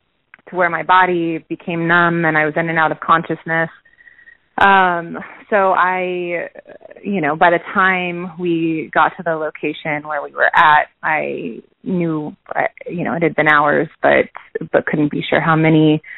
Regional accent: Huntington Beach, California, United States; I was released in my hometown in Huntington Beach, California.

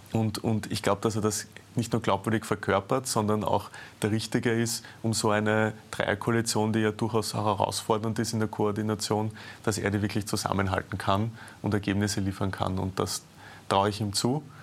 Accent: Vienna, Austria; Naja, ich bin im Favoriten aufgewachsen, wohne auch noch immer dort.

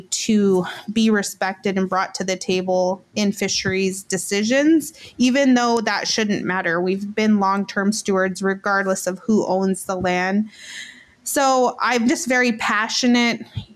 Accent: Fort Yukon, Alaska, United States; also born or lived in Nenana; I grew up in Fort Yukon and also Nenana, both Indigenous Alaska Native villages here in Alaska.

